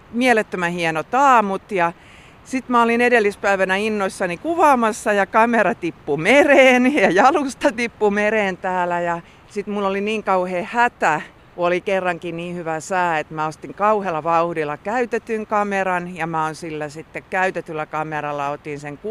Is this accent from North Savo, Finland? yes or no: no; Ostrobothnia, Finland; mä itse olen kotoisin Pohjanmaalta, jossa on aika aakeaa ja laakeaa.